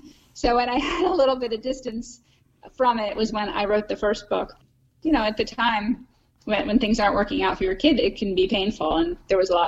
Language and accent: English; Maryland, United States; Well, as you said, I grew up in Maryland. I went to the University of Maryland, and my first job was in D.C.